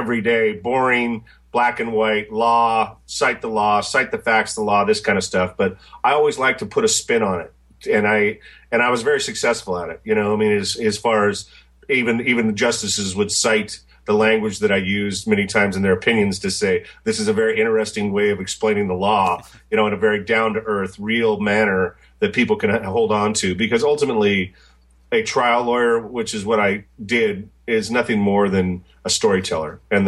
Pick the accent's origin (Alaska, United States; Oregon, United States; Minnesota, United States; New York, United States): Oregon, United States; I grew up in Eastern Oregon, Bob, and where I grew up was an area near the Idaho border